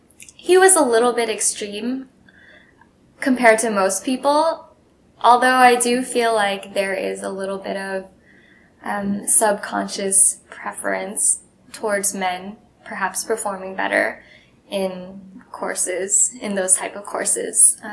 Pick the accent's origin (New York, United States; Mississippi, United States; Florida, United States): Florida, United States; also born or lived in Austin, Texas; So at some point after I was born in Austin, Texas, I moved to Florida. And so I did my high school in Florida.